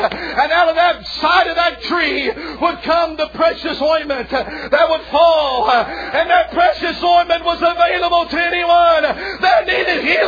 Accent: Ohio, United States; And he had a little pharmacy where I grew up in Ohio.

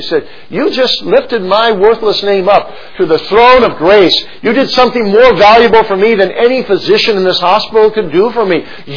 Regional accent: Kalamazoo, Michigan, United States; I'm pastoring Grand Rapids, 50 miles away from where I grew up in Kalamazoo, Michigan, where my parents still lived

